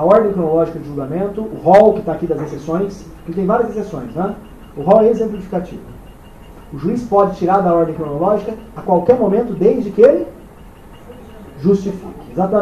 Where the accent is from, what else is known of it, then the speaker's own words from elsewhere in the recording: São Paulo, Brazil; aconteceu lá no meu estado, em São Paulo.